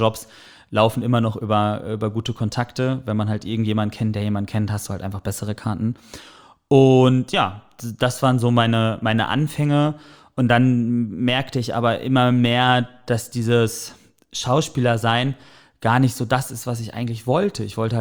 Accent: North Rhine-Westphalia, Germany; moved away as an adult; now in Hamburg, Germany; Ich komme gebürtig aus dem Sauerland, habe eine Lehre zum Elektriker gemacht

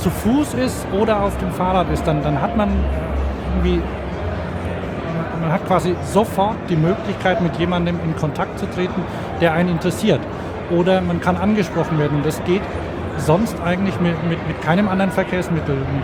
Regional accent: Cologne, North Rhine-Westphalia, Germany; also ich komme aus Köln

